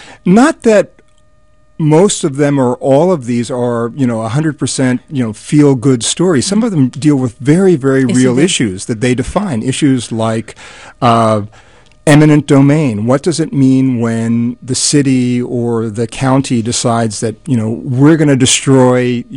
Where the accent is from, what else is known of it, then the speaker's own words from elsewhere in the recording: Philadelphia, Pennsylvania, United States; Growing up in Philadelphia, my idea of South Philadelphia was anything south of South Street.